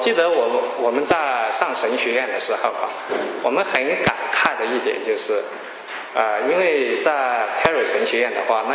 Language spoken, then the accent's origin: Chinese; China; 我们中国人的文化里面就是缺乏这种在不同中能够共事的啊，这种传统也好，这种文化也好。